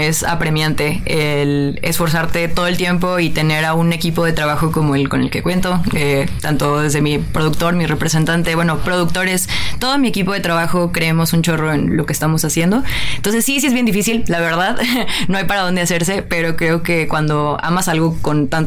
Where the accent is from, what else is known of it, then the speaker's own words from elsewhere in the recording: Mérida, Yucatán, Mexico; now in Mexico City, Mexico; yo vengo ahorita de Mérida, donde habemos, ¿qué te gusta? 20 proyectos, metiéndole con mucha fuerza a esto, y me vengo a la Ciudad de México a vivir